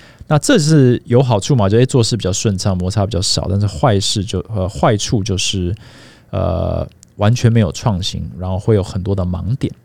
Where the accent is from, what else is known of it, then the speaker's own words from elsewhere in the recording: Minxiong, Chiayi County, Taiwan; 我以前是在嘉义民雄长大的嘛，那如果是30年前好了，我在嘉义民雄，我绝对不知道台北在发生什么事情